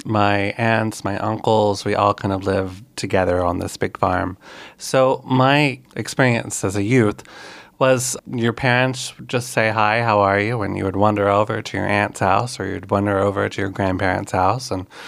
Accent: Gardendale, Alabama, United States; I grew up in Gardendale, Alabama, a little north of Birmingham. I grew up on a big farm.

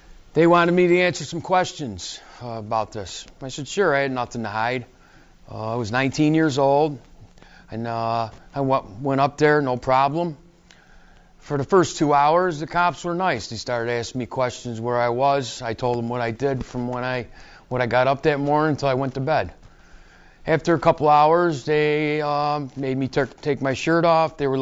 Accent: Marcy, New York, United States; I'm from New York State, upstate New York. Not New York City. I'm from a small town in near Utica, New York. Quite a ways from here.

